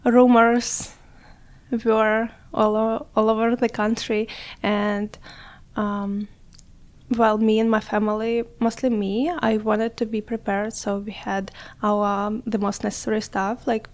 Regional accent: Kharkiv, Kharkiv Oblast, Ukraine; English is a second language; I come from Ukraine, from a wonderful, beautiful, the most lovely city in the world, as I think. It's called Kharkiv, and it's right on the border with Russia, so on the east of Ukraine.

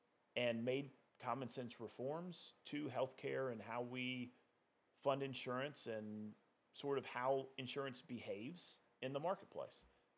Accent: Somerville, United States; now in Rock Hill, United States; I hail from Somerville, but living up here in Rock Hill for now, what, almost 20 years

